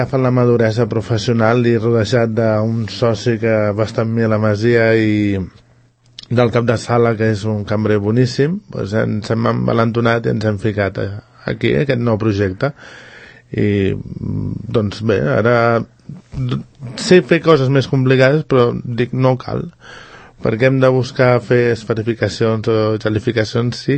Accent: Sant Cugat del Vallès, Catalonia, Spain; Jo soc de Sant Cugat de tota la vida. Tinc 40 anys, que els he fet aquest any

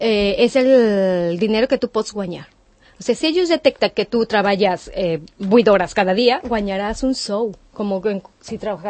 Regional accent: Mexico; Catalan is a second language; moved away as an adult; now in Spain; Jo soc de Mèxic.

